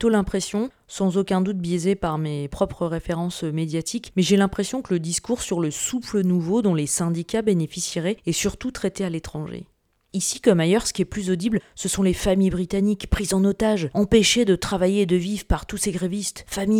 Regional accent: France; accent: French; now in United Kingdom; Et si mon accent n'était pas aussi français, vous sauriez instantanément pourquoi on parle de « heat or eat »

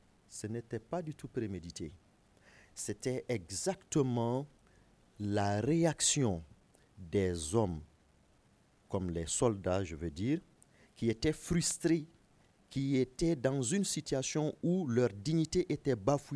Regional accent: north, Mali; Je suis originaire du nord du Mali.

